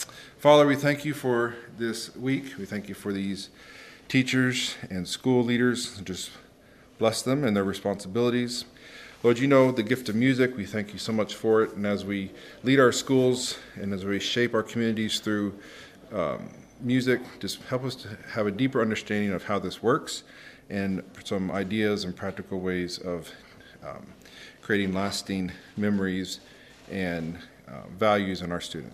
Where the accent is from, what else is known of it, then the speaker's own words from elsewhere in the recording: Texas, United States; I'm from Texas.